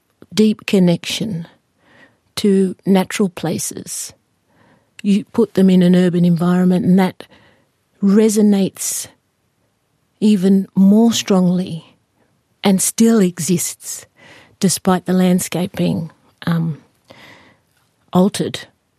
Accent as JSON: {"language": "English", "town": "Sydney", "region": "New South Wales", "country": "Australia", "tie": "born there", "said": "I was born on Sydney, but I do not belong here."}